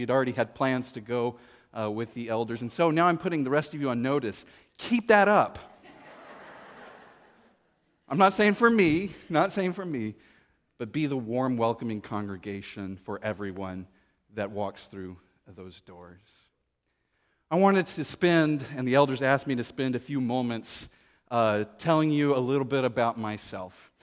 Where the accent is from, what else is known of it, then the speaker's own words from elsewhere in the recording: Austin, Texas, United States; Did I mention I grew up in Austin, Texas?